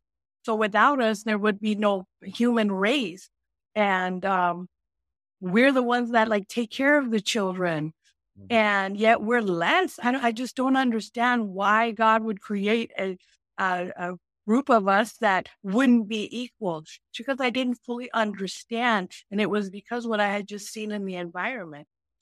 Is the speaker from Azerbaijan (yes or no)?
no; Iran; now in United States; when I came from Iran, I kind of completely disconnected. Like, I want to have nothing to do with almost that country, that religion.